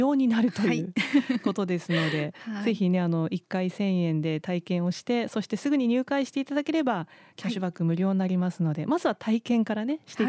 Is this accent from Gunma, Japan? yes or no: yes; Gunma, Japan; 私も群馬出身なんですが